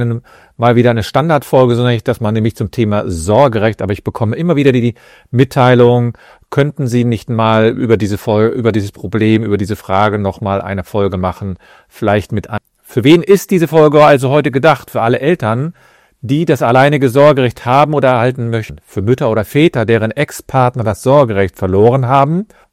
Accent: Cologne, North Rhine-Westphalia, Germany; ich bin aus Köln.

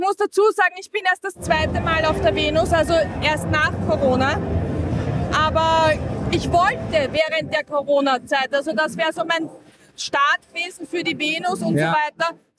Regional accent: Vienna, Austria; Ich bin eine Wienerin.

